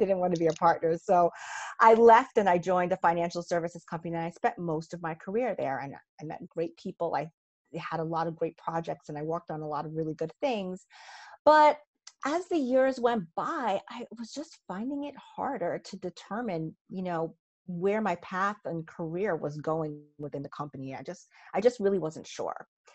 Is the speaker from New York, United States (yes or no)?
yes; New York City, New York, United States; So, I'm in New York City. So I grew up in New York, always surrounded by buildings.